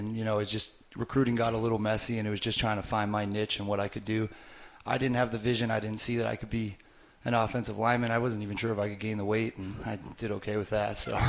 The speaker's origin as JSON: {"language": "English", "region": "Massachusetts", "country": "United States", "said": "Yeah, so I'm from outside of Boston. I'm from Massachusetts, New Hampshire area. Like, I'm all around there."}